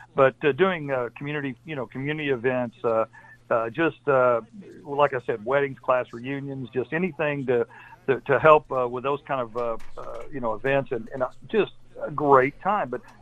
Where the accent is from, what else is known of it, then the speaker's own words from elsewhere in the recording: El Dorado, United States; growing up in El Dorado, you know, my dad was worked at the water company and was the superintendent